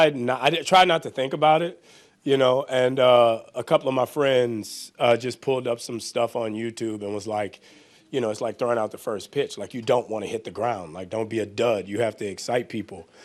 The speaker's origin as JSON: {"language": "English", "town": "New Orleans", "region": "Louisiana", "country": "United States", "said": "Like, I'm from New Orleans, so my biggest goal was to perform every year at the kids' tent at Jazz Fest."}